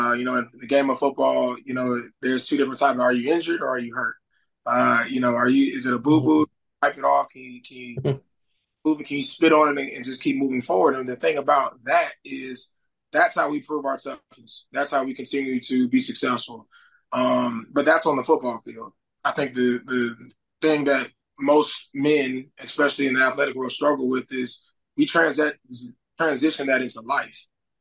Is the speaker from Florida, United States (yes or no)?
yes; Tallahassee, Florida, United States; I grew up on Florida State's campus.